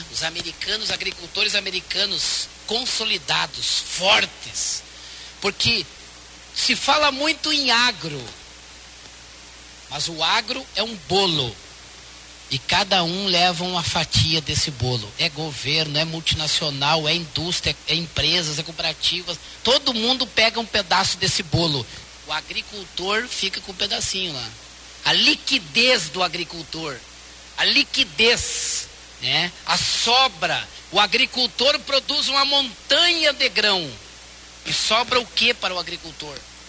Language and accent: Portuguese; Santiago, Rio Grande do Sul, Brazil; eu sou de Santiago e São Chico de Assis é do lado ali